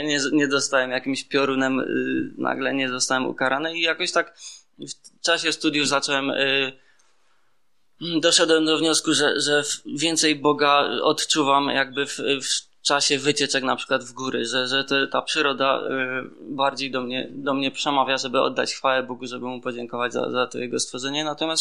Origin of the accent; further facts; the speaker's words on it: Poronin, Lesser Poland, Poland; to jest Maciek. Pochodzimy z Poronina, czyli zaraz koło Zakopanego. No i Podhale, tak? Katolicyzm bardzo zakorzeniony. My pochodzimy właśnie z takiej rodziny o głębokich tradycjach.